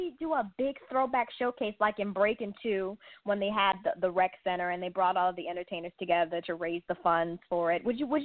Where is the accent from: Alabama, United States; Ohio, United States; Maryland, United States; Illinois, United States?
Ohio, United States; Aurora; also born or lived in Mayfield Heights, Ohio; I was born in Mayfield Heights, grew up in Aurora mostly